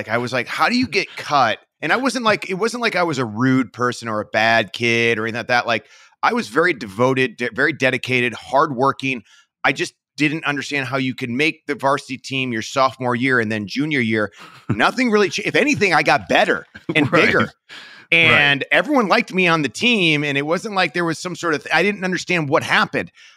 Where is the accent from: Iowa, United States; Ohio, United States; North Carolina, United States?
Ohio, United States; Parma; I was born in Parma, Ohio, and I lived there my entire life. Grew up kind of, I guess, middle class, you know, and it was a great place to live.